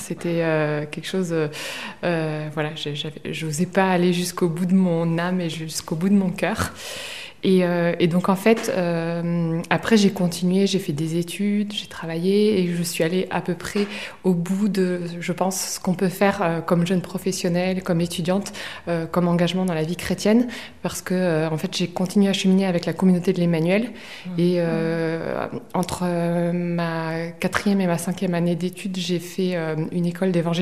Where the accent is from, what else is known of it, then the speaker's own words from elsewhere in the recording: Lourdes, Occitanie, France; moi, je suis un peu une enfant du pays, parce que j'ai grandi à Lourdes